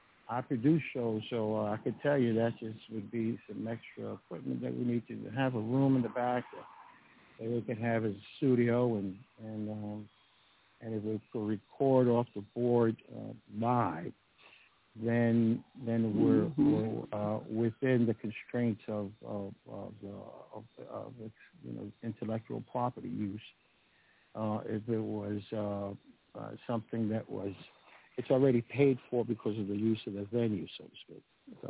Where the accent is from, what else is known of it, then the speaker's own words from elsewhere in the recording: New York, United States; growing up in New York, I was around people from the Dominican Republic.